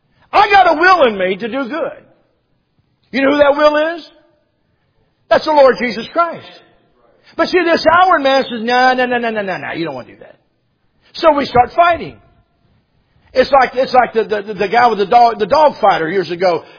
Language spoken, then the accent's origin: English; Loveland, United States; I grew up in Loveland where our church is.